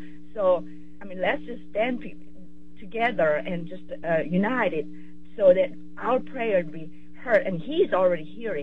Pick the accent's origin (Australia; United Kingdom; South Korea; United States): South Korea; I'm from South Korea